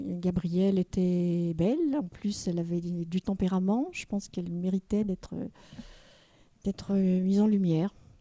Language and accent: French; Ancy-le-Franc, Bourgogne-Franche-Comté, France; J'ai grandi à Ancilfranc, oui, pas loin du château justement